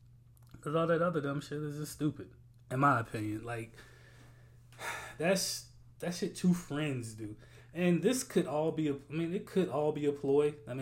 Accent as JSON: {"language": "English", "region": "South Carolina", "country": "United States", "said": "I am from South Carolina. Let's remember that."}